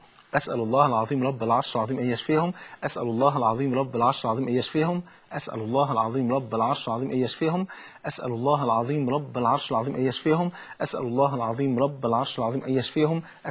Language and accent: Arabic; Egypt; يعني المثل عندنا في مصر يقول لك اللي بلا أم حاله يغم